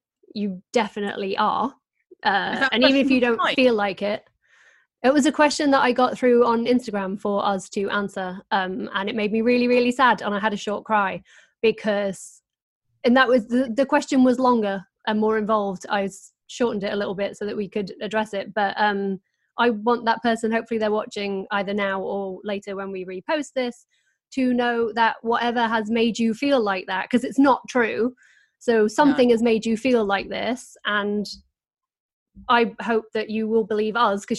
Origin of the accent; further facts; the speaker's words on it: Doncaster, Yorkshire and the Humber, United Kingdom; I'm from Doncaster, so I have to be working all the time.